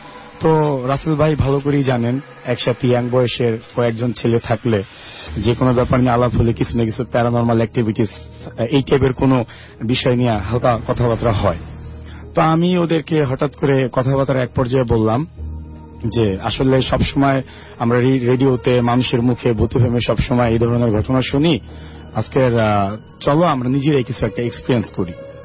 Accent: Mirpur, Dhaka Division, Bangladesh; আমি মিরপুর 4 নম্বর থেকে এসেছি।

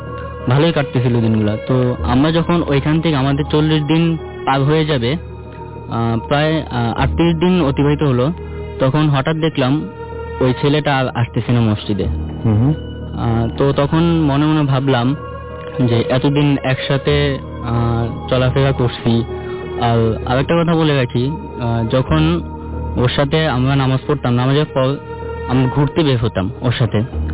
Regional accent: Narayanganj, Dhaka Division, Bangladesh; জি, আমি নারায়ণগঞ্জ ফতুল্লা থেকে আসছি।

